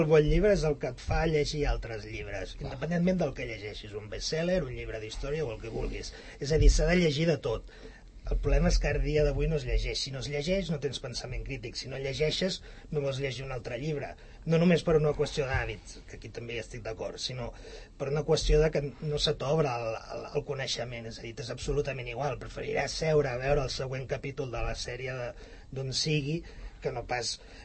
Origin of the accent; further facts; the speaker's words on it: Cerdanyola, Catalonia, Spain; jo sóc de Cerdanyola i és pràcticament inexistent